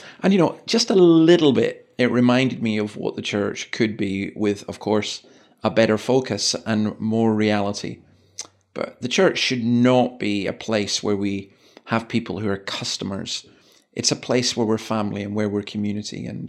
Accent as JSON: {"language": "English", "region": "Scotland", "country": "United Kingdom", "said": "as a Scotsman"}